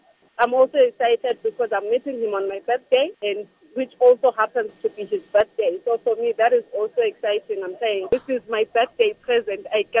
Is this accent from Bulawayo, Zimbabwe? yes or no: yes; Bulawayo, Zimbabwe; now in Victoria Falls, Zimbabwe; born and bred in Bulawayo, and then I moved to Victoria Falls in 2006